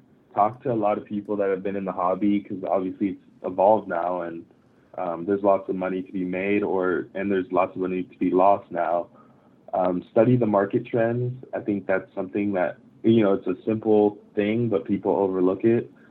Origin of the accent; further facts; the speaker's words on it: Japan; I grew up in Japan.